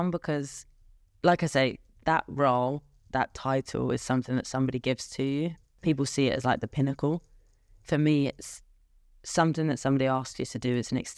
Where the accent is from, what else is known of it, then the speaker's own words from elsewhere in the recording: England, United Kingdom; well, I'm typically English.